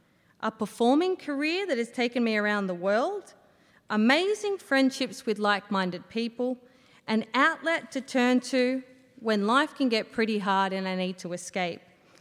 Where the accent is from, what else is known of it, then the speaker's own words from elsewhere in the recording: Yass, New South Wales, Australia; So, yep, I grew up in Yass with my brother, a second miracle baby, and my older sister. And we grew up on 5 acres.